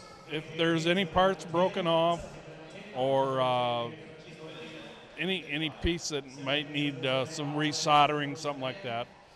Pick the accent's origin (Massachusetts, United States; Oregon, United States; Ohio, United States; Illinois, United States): Illinois, United States; East Moline; I'm from East Moline, Illinois, and I've done this for probably 30 years now.